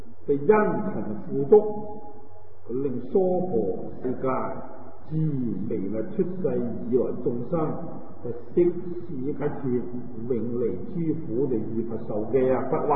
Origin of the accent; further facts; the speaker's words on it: China; 咁弥勒菩萨在我哋中国人嚟讲咧，咁啊亦都咧好出名啊。